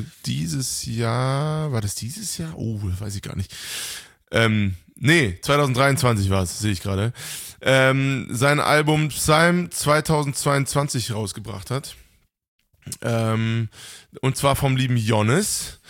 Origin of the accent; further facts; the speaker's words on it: Marburg, Hesse, Germany; am 13. 10. in Marburg, meiner Heimatstadt.